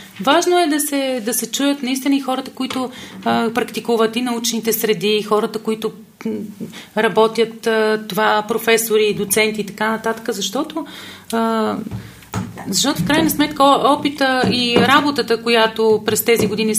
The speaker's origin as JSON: {"language": "Bulgarian", "town": "Lom", "region": "Montana Province", "country": "Bulgaria", "tie": "born there", "said": "Аз съм родена в Лом"}